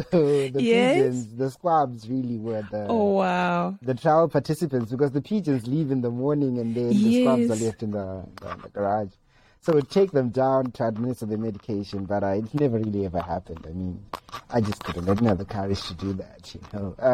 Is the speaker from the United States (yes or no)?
no; Gweru, Midlands, Zimbabwe; because I grew up in Gweru.